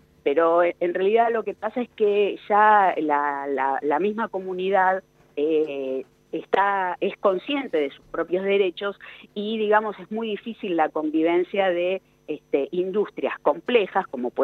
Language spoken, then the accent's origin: Spanish; Avellaneda, Buenos Aires Province, Argentina; born there; yo particularmente nací en Avellaneda, ¿no?